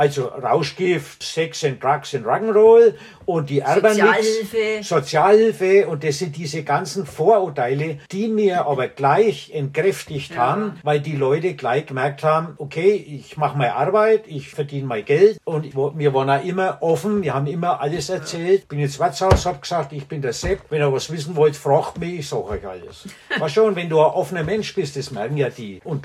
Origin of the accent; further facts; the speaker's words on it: Bavaria, Germany; dass wir sind ja aus der Oberpfalz, der Umzug